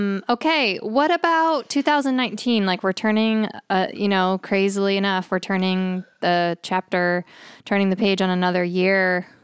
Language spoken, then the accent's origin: English; New York, United States; Well, I grew up in Western New York, near Buffalo.